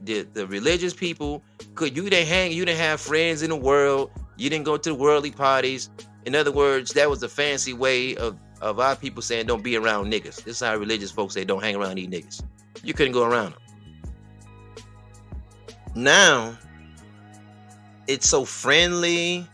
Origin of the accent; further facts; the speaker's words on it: Detroit, Michigan, United States; Me being from the city of Detroit, as I always say, I'm like, shit, I'm not really from the West Side. I am the West Side, as I say.